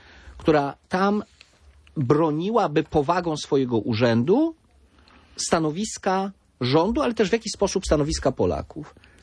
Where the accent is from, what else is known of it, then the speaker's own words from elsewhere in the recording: Pomeranian Voivodeship, Poland; bo jestem Kaszubą z dziada, pradziada.